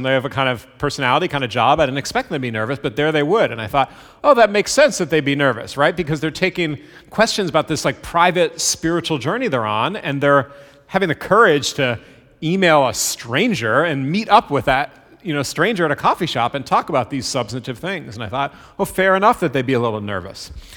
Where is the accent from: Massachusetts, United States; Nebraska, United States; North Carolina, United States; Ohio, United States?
Massachusetts, United States; Boston; Again, I grew up in the Boston area, so this was not a new story for me.